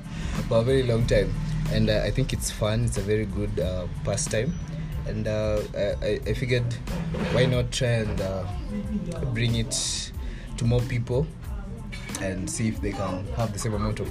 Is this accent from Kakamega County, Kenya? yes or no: yes; Kakamega, Kakamega County, Kenya; I'm from Kakamega Town too.